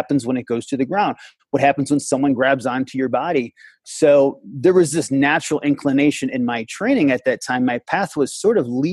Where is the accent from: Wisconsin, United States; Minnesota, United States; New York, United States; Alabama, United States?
New York, United States; Syracuse; I grew up in upstate New York.